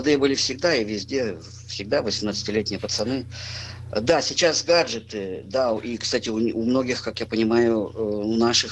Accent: Ukraine; Да, я вырос на Украине, я ужасно люблю Одессу, Херсон, считаю их моими родными городами.

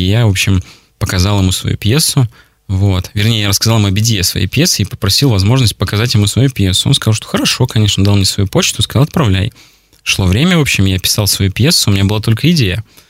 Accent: Perm, Perm Krai, Russia; also born or lived in Kizel; Я пермяк, да, я жил большую часть своей жизни, на данный момент могу сказать, в Перми, да, вообще я родился в Кизеле.

